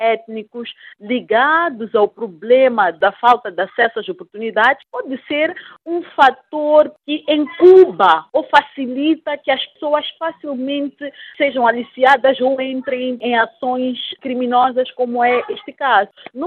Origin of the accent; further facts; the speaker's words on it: Mozambique; nós, como moçambicanos, devemos pegar neste estudo e fazer uma reflexão profunda